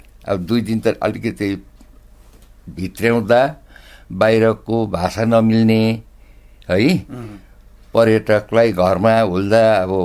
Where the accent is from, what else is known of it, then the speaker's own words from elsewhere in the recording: Darjeeling, West Bengal, India; moved away; म दार्जिलिङ प्रपरको हुँ। दार्जिलिङ छोडेर यो मङमायामा म आएको 1983 सालमा।